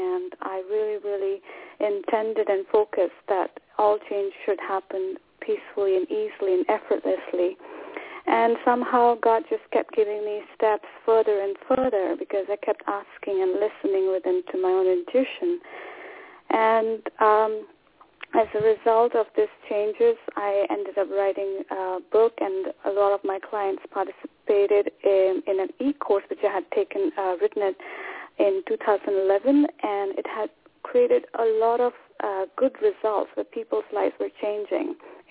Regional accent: India; moved away as an adult; now in Scotland; I live in Scotland, but I come from India, and I've been here since 2003, and kind of made this my home now, for now at least.

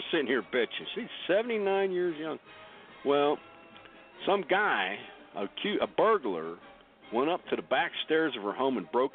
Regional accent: Pennsylvania, United States; It's funny though, because where I grew up in Western PA, oh my God, that was staunch Democrat growing up.

